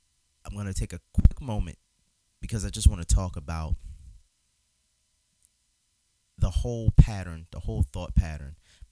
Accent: Philadelphia, Pennsylvania, United States; They had two cars, you know, and we're growing up in North Philly, we're doing pretty good, you know

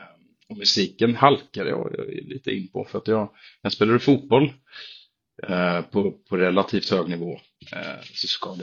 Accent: Värmland, Sweden; born there; also born or lived in Gothenburg, Sweden / Växjö, Sweden; Jag har bott här i många år, men jag är en liten hybrid. Mm. Jag är halvnorsk, född i Värmland. Ah. Bott i Göteborg, Växjö. Jag har varit lite överallt.

